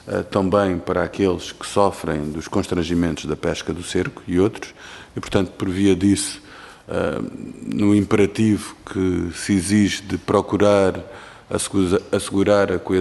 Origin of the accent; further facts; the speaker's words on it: Faro, Portugal; eu sou do Algarve, e portanto ela não se pratica no Algarve